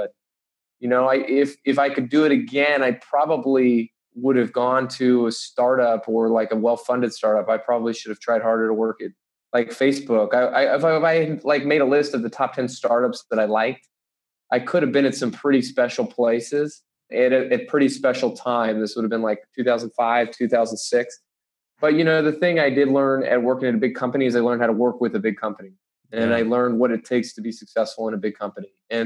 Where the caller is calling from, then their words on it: Redwood City, California, United States; I am on the West Coast, Redwood City, California, sort of right in between Palo Alto and San Francisco.